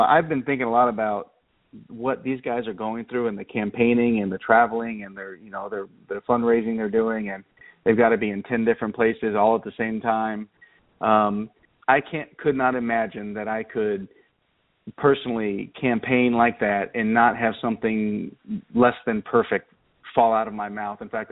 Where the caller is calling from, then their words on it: Round Rock, Texas, United States; I'm calling from Round Rock, Texas.